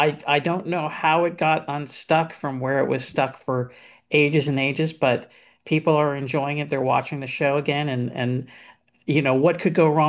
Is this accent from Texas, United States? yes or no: no; Los Angeles, California, United States; And what happened was I grew up here in Los Angeles, where I'm speaking from right now.